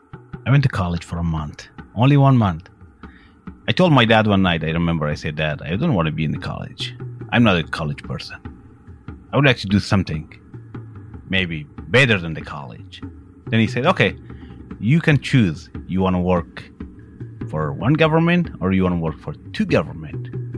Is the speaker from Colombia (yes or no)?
no; Afghanistan; first language Persian; English is a second language; My main language is Persian, which is Farsi or Dari, they're all the same. So I speak Pashto, which is second language of Afghanistan. I speak a little bit Urdu and Arabic and English.